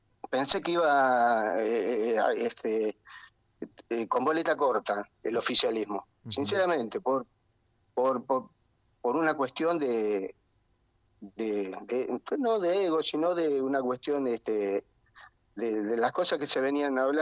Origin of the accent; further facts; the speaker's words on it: Campana, Buenos Aires Province, Argentina; Yo soy de Campana.